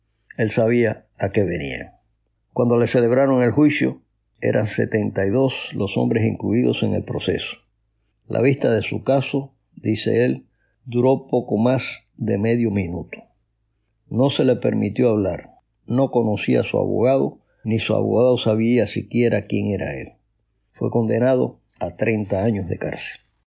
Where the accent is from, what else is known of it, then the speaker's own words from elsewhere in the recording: Cuba; Nosotros somos cubanos.